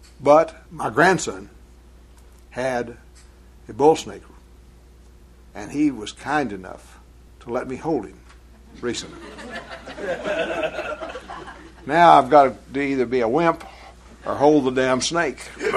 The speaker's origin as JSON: {"language": "English", "region": "Texas", "country": "United States", "said": "I'm from West Texas. I'm a man. West Texas men know no fear."}